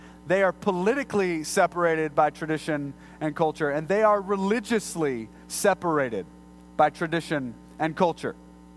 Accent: Brazoria, Texas, United States; I'm from Brazoria. Is that down there by Harlingen? No, it's not by Harlingen. It's south of Houston.

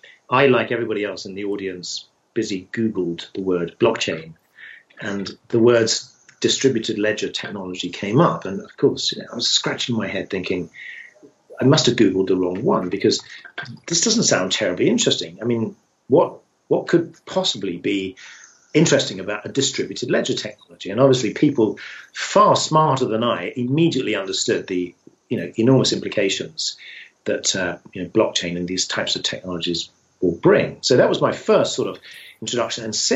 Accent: England, United Kingdom; now in United States; I'm not from round here. I was originally from the UK. I was born just outside London and moved to the US 4.5 years ago.

